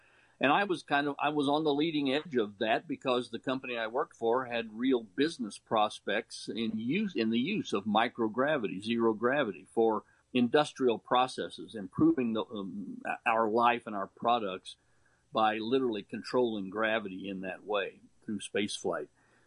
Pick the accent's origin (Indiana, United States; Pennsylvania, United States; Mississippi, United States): Indiana, United States; Bedford; in our house I grew up in Bedford, Indiana